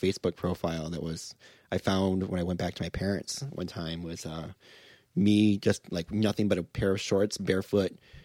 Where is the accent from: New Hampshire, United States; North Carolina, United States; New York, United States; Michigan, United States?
Michigan, United States; But back in 2001, I mean, growing up in Michigan, like I drove everywhere.